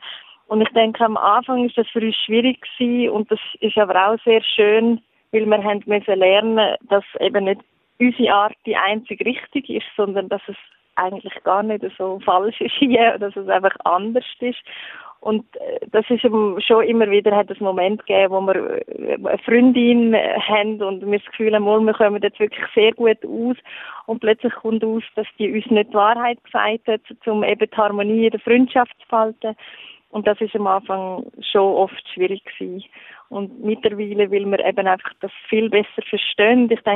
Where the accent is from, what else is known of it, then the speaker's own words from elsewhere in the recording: Switzerland; dass wir als Schweizer oder ich denke allgemein in Europa lernen, dass Lügen ganz, ganz schlimm ist